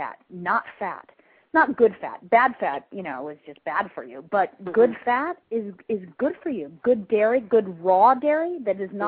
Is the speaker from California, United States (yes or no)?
no; Idaho, United States; Even though we grew up in Idaho, we ate really well.